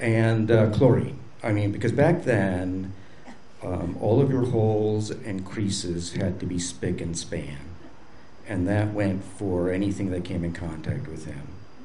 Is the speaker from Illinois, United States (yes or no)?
yes; Buffalo Grove, Illinois, United States; I grew up in Buffalo Grove, which was a frontier suburb of Chicago. Three doors down, my street ended in a cornfield.